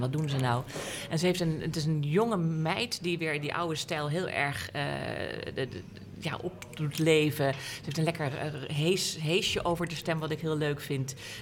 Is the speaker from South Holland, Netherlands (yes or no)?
yes; The Hague, South Holland, Netherlands; ik ben een Haagse meisje.